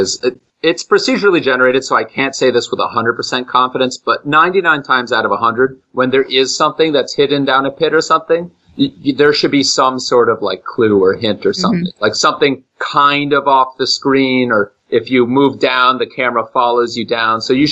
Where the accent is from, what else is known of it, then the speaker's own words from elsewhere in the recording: New York, United States; accent: upstate New York; And if anything, the upstate New York accent, and anyone who hears me from my hometown will be upset with me. But if anything, it's closer to Canadian. That's what we're next to.